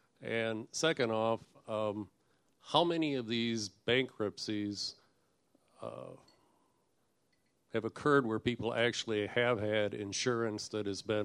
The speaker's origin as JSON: {"language": "English", "town": "Wayland", "country": "United States", "said": "from Wayland."}